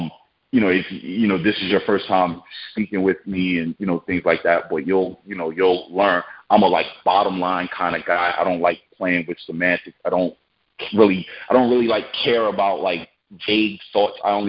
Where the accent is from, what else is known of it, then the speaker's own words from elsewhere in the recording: Brooklyn, New York, United States; I come from that environment. I come from Brooklyn. I come from an environment where there's hopelessness, there's despair.